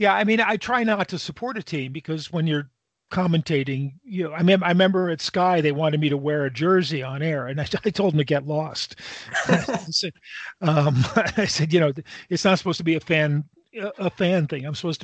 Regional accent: Connecticut, United States; growing up in New England, the Patriots were never my team.

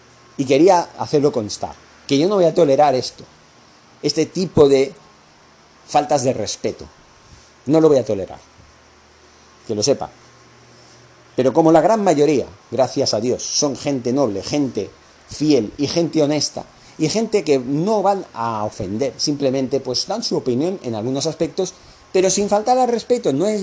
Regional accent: Catalonia, Spain; ya lo saben ustedes, que yo soy catalán, me siento catalán

